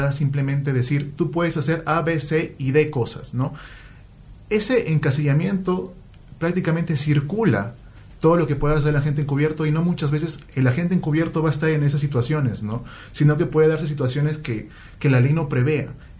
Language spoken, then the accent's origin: Spanish; Chiclayo, Lambayeque, Peru; provengo de Chiclayo, Perú. Soy abogado por la Universidad Católica Santo Toribio de Morovejo, en la misma ciudad de Chiclayo